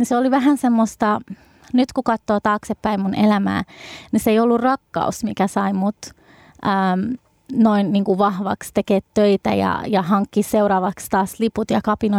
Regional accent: Babil Governorate, Iraq; now in Finland; se paikkakunta, mistä me oltiin kotoisin, on Babil. Ja Babil on kumminkin pienempi, paljon pienempi kuin Bagdad pääkaupunki.

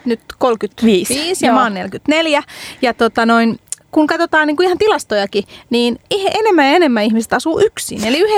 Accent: Hungary; first language Hungarian; Finnish is a second language; kun me vielä puhutaan unkariksi, unkari on mun äidinkieli ja mun lasten kieli silloin, kun ne kommunikoi mun kanssa

